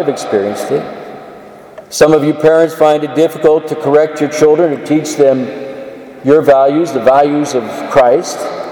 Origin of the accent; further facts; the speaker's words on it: San Antonio, Texas, United States; moved away as an adult; It was 28 years ago tomorrow that I left my hometown of San Antonio, where I grew up and went to school and had worked for 31 years. I left there to move to Arlington to begin my studies for the priesthood.